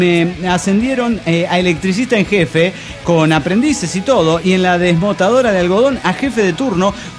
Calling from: Avellaneda, Santa Fe, Argentina

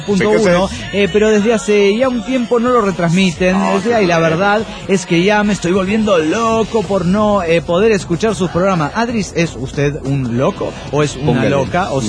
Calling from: Valencia, Carabobo, Venezuela; Yo soy de Valencia, Venezuela.

